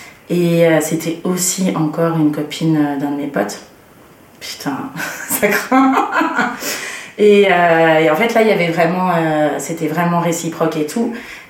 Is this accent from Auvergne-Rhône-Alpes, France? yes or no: no; Nouvelle-Aquitaine, France; J'ai grandi dans les Deux-Sèvres, un département dans le Poitou-Charentes, essentiellement avec ma mère